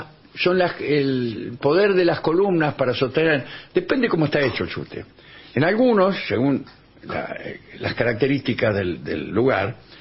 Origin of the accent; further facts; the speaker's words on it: Trenque Lauquen, Buenos Aires Province, Argentina; de Trenquelauquen.